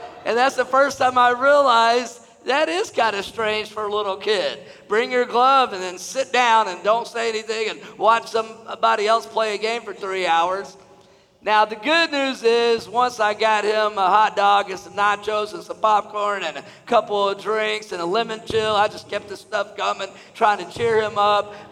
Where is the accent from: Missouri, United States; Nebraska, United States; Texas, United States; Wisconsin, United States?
Texas, United States; I grew up in North Texas, where I still live today